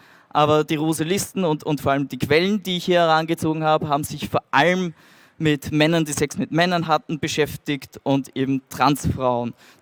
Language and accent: German; Austria; Wie schon erwähnt wurde, komme ich aus Österreich